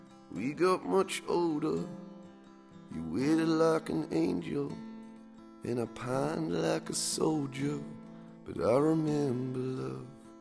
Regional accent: Sydney, New South Wales, Australia; I'm from Sydney, I suppose.

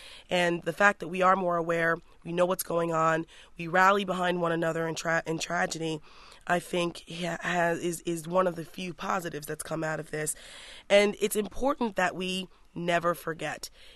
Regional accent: New York, United States; also born or lived in Washington, D.C.; Without question, I'm from the New York metro area, and I've spent most of my adult life in the Washington area, so it hit me on both sides what took place that day.

